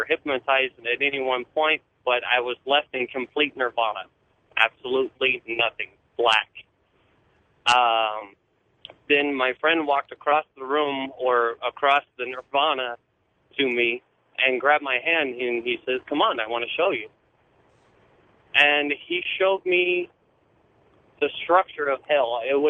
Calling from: California, United States; I'm calling from California.

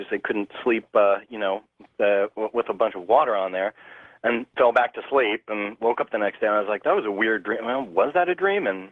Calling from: Port Orchard, Washington, United States; Yeah, hi, George. … from Port Orchard, Washington.

